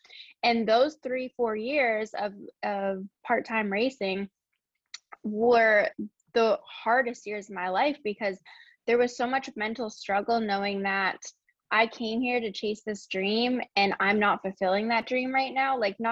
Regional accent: Canada; now in North Carolina, United States; Yeah, so I'm from Canada. I now live in North Carolina. I moved here around 6 years ago.

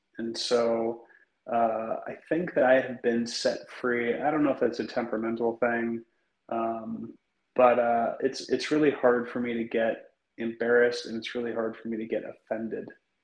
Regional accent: Oregon, United States; also born or lived in Los Angeles; now in Texas, United States; I am currently located in Texas, and that's by way of 23 years in Los Angeles. And then I was born and raised in Western Oregon.

